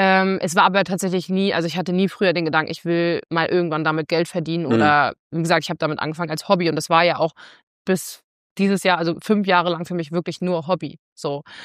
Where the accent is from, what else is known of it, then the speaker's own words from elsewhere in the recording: Rostock, Mecklenburg-Vorpommern, Germany; Und natürlich gerade in meiner Heimatstadt in Rostock, da wurde natürlich sich das Maul zerrissen.